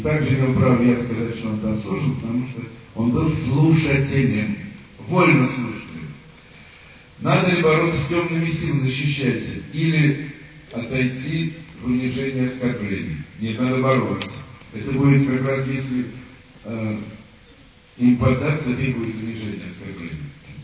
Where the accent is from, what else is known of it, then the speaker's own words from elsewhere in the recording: Moscow, Russia; born there; Я родился в Москве 22 января, по старому 9 января 35 года.